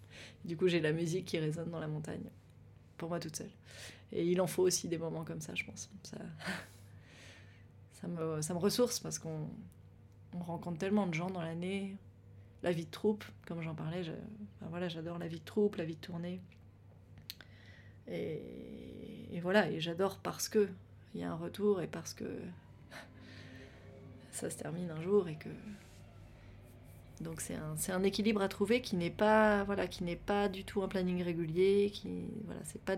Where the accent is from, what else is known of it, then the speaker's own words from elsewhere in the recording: Paris, Île-de-France, France; le fait d'avoir mon appart à Paris, ma famille ici, c'est sûr que je me sens très chez moi à Paris et plutôt en sécurité. Enfin, je me sens chez moi. Ça m'est très familier. C'est là que j'ai grandi